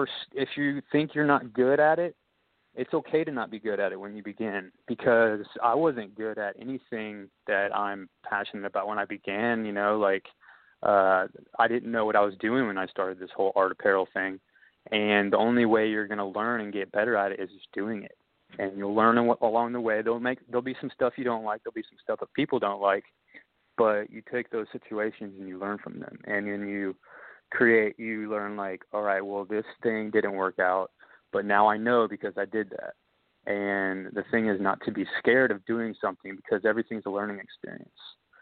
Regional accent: Dayton, Ohio, United States; also born or lived in Cincinnati; I grew up here, and I was born in Cincinnati, and then, you know, moved around to a bunch of states growing up. But coming back, it feels good to be back and, like, part of seeing Dayton kind of grow a little bit

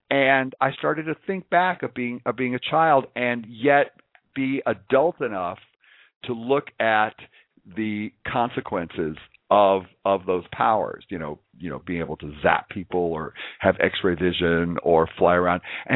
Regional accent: Midwest, United States; I'm a Midwesterner, and so we had a lot of stuff.

